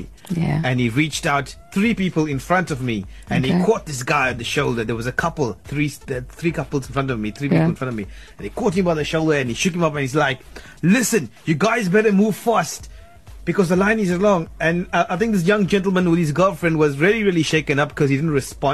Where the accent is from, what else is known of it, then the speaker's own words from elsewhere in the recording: India; But believe me, you me, I'm an Indian woman.